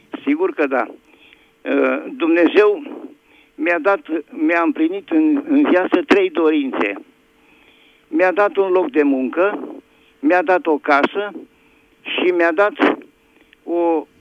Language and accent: Romanian; Bucharest, Romania; sunt din București, ca să știe toată lumea.